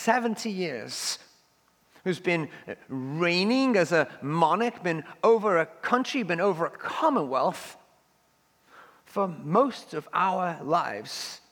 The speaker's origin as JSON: {"language": "English", "region": "England", "country": "United Kingdom", "tie": "born or raised there", "said": "When I was a kid growing up in England"}